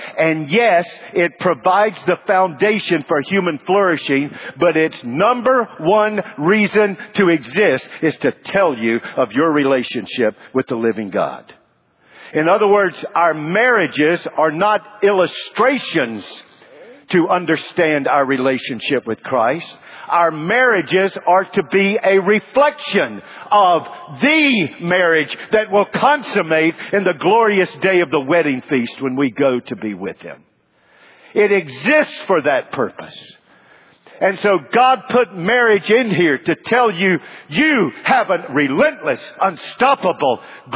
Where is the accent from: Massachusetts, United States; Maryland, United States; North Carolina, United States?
North Carolina, United States; Charlotte; I grew up in Sharon Amity of Charlotte, North Carolina.